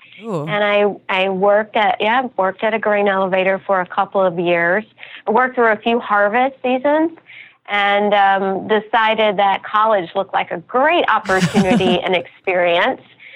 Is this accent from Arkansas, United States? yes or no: yes; Portland, Arkansas, United States; I did, in Southeast Arkansas. And my hometown is Portland, Arkansas, which I think the population now is slightly over 400 people.